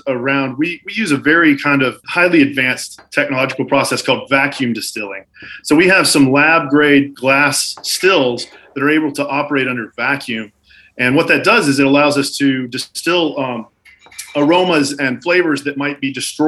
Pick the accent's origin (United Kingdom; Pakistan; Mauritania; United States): United States; Deep South; And I'm from the Deep South originally. So I grew up cooking, you know, a lot of Louisiana cooking and low country boil and those type of things.